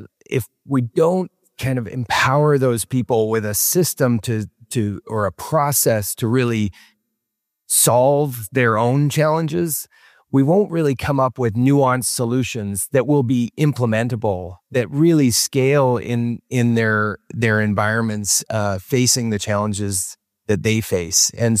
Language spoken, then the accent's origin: English; British Columbia, Canada; now in Boston, United States; So from the west coast of Canada, and am now based in Boston.